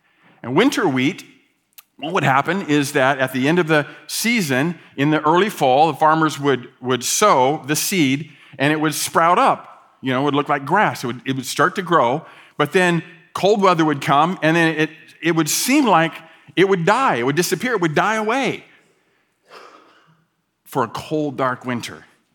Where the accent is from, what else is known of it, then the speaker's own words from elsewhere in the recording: Ohio, United States; I grew up in Ohio, central western Ohio, a very agricultural area there in the Midwest. And for some of our years, we lived in the country, and other years, we lived in town.